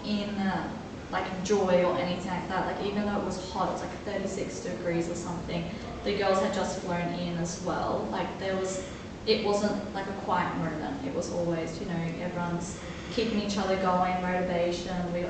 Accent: Gold Coast, Queensland, Australia; also born or lived in Japan; homegrown Aussie. Definitely, yeah, brought up on the Queensland side on the Goldie, but also lived in Japan for 2 years. And so Kindy and all that was all in Japan. Then switching over that language barrier, I don't think I spoke proper English until much later.

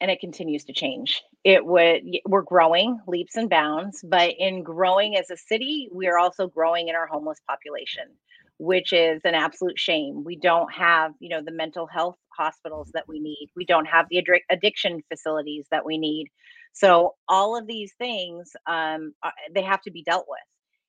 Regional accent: Paradise, California, United States; Paradise. So yeah, that would be another one with the campfire. I lost my childhood home where my mom was still living, and she has rebuilt.

